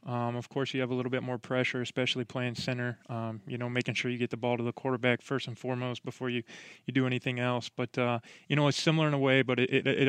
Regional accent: Kearney, Nebraska, United States; born there; I was born in Kearney, Nebraska, but I was never really considered myself a Cornhusker fan.

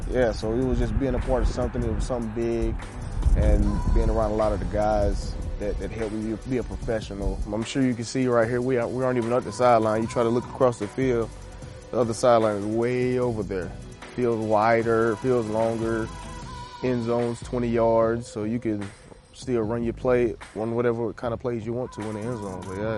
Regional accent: United States; moved away as an adult; now in Canada; I'm from the States, right? So you always have that dream of going to the NFL.

